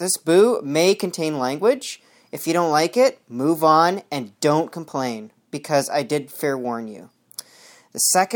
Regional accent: Canada; Because I'm not even an American; I'm Canadian.

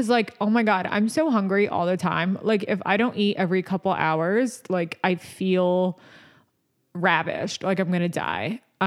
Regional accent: New York, United States; accent: New York; There's my New York accent, nausea.

